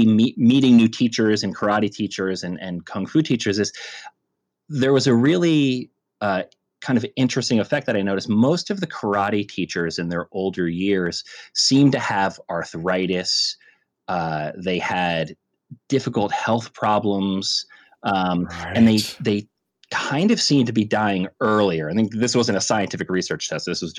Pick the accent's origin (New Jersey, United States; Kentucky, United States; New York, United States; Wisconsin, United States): New Jersey, United States; But I grew up in New Jersey and started taking karate in the early 80s, of course, being fed by Chuck Norris and Bruce Lee movies.